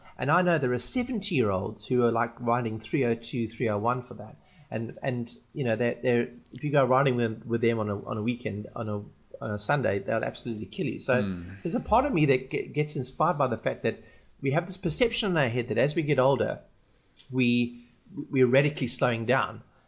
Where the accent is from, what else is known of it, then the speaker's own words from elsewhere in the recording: Scotland, United Kingdom; I come from Scotland, So it isn't that one would consider a hot climate.